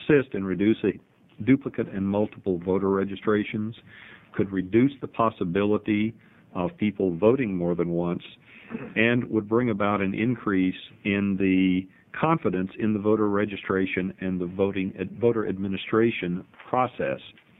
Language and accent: English; North Carolina, United States; Mr. Davidson is very familiar with this one, as am I, since it happened in my home state of North Carolina.